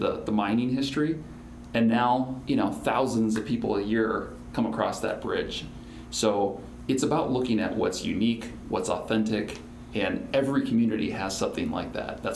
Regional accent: Charles City, Iowa, United States; So in my hometown of Charles City, which was an early Iowa Great Place, for them it was the river.

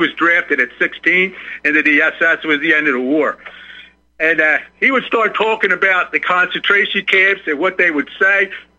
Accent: New Jersey, United States; now in Texas, United States; I moved to Texas from New Jersey. My family wanted to come down here because they had kids and they liked the laws.

